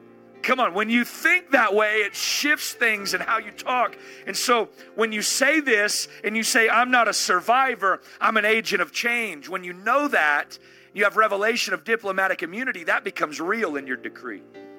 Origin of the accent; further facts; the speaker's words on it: United States; now in Canada; I'm an American living in Canada.